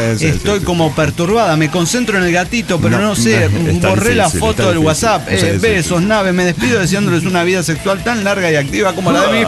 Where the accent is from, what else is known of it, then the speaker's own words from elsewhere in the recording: Querétaro, Mexico; de Querétaro, México.